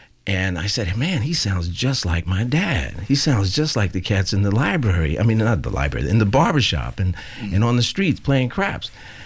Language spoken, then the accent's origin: English; New York City, New York, United States; So I grew up in New York City, and I used to hear winos on the street